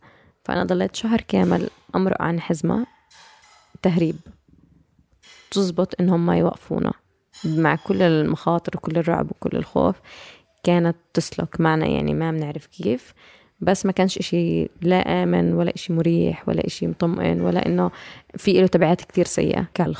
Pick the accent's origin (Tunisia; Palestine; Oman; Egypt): Palestine; Ramallah, West Bank; فصار في عندهم الهاجس أنه أنا من رام الله